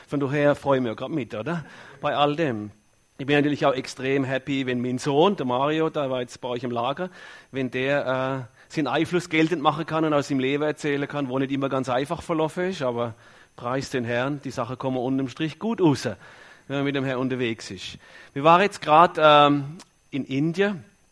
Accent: Germany; now in Bern, Switzerland; Also, ich komme aus Bern, aber ursprünglich aus Deutschland. Lebe schon lange in der Schweiz, habe eine Frau, die Schweizerin ist.

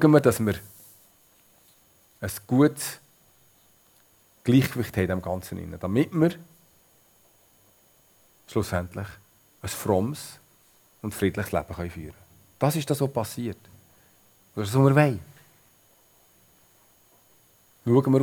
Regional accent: Switzerland; wir haben es als Schweizer nicht ganz am richtigen Ort

